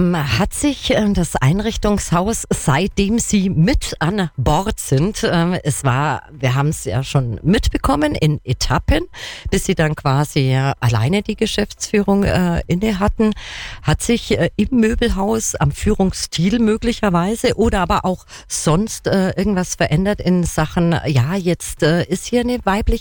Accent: Kempten, Bavaria, Germany; born there; ich bin eine gebürtige Kemptnerin, also gebürtige Allgäuerin

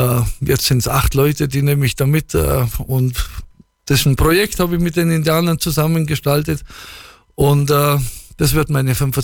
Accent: Bavaria, Germany; Und wenn du als Allgäuer da mittendrin stehst

